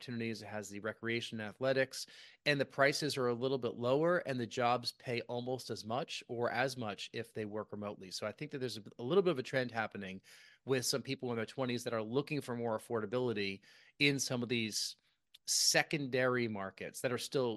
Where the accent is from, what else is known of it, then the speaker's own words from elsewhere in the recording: New York, United States; my parents are in the same house I grew up in outside New York City